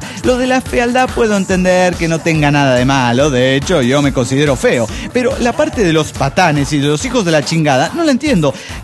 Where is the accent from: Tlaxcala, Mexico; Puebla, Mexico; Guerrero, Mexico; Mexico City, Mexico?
Mexico City, Mexico; now in Chile; desde desde Chile, pero soy chilango